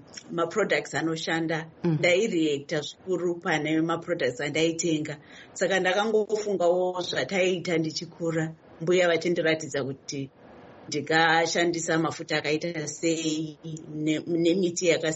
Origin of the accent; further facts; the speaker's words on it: Lower Gweru, Midlands, Zimbabwe; now in United States; when I was growing up in rural Zimbabwe. I grew up in Lower Gweru.